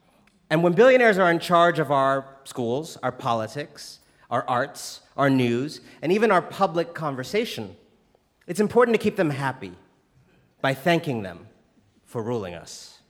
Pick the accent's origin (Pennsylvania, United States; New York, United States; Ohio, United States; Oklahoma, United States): Ohio, United States; born there; You know, I was born in Northeast Ohio, which is why growing up, my father referred to my sister and me as the original Cleveland Indians.